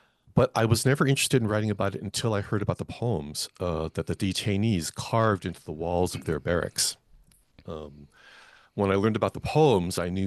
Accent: California, United States; I knew for most of my life, growing up in the Bay Area, I knew the history of Angel Island.

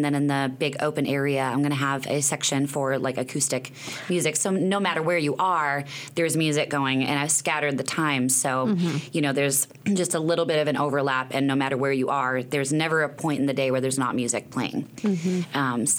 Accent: Boston, Massachusetts, United States; now in Fayetteville, United States; We're all from Boston, and we've all ended up in Fayetteville, Arkansas.

